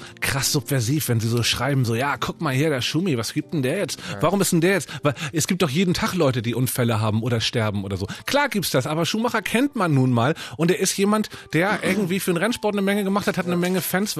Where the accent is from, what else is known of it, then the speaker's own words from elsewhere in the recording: Hamburg, Germany; Ich komme aus Hamburg, da wird nicht so viel. Da aus meiner Ecke, wo ich herkomme, in Hamburg-Stelling, da hat man einfach nicht euphorisch in den Tag gelebt.